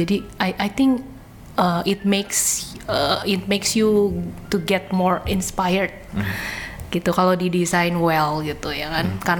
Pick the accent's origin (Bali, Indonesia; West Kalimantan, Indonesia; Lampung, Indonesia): Lampung, Indonesia; now in Jakarta, Indonesia; I was born and raised in Lampung, Sumatera. And then I go to college here in Jakarta.